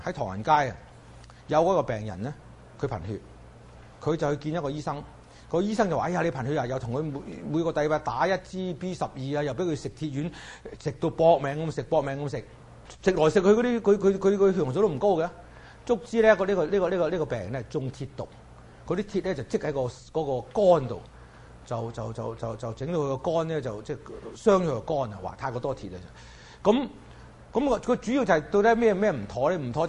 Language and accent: Cantonese; China; 咁我哋中國人唔叫阿飛嚟，我就譯做甲型同乙型啦。